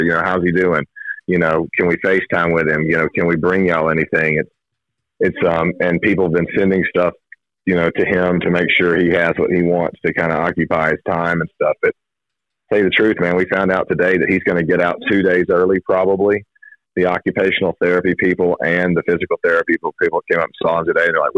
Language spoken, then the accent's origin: English; Birmingham, Alabama, United States; And we're from the Greystone Hoover area in Birmingham, Highway 280 area.